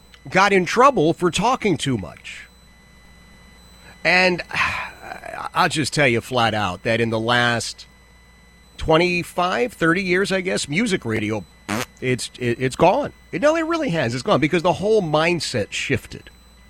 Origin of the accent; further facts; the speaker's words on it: Philadelphia, Pennsylvania, United States; But as a kid, growing up in Philadelphia, and every community had a similar situation, but growing up in Philadelphia, we had some amazingly talented radio people.